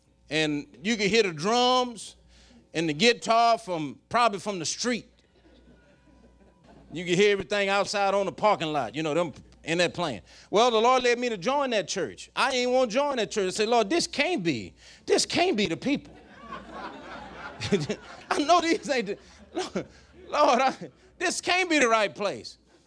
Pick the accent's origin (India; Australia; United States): United States; Bayou Rapids, Louisiana; He's from Brooklyn, New York. I'm from Bayou Rapids, Louisiana. Big city.